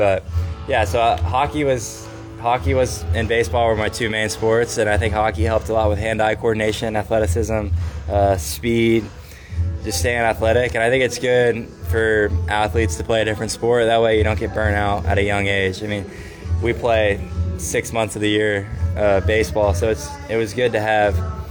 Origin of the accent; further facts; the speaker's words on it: Dallas, Texas, United States; Yeah, so I played hockey all the way up through high school. I loved hockey.